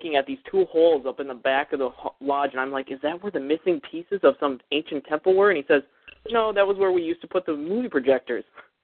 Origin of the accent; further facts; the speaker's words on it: Minnesota, United States; I'm from Minnesota.